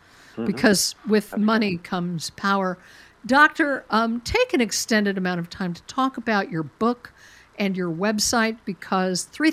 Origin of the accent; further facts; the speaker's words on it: Colorado, United States; including my home state of Colorado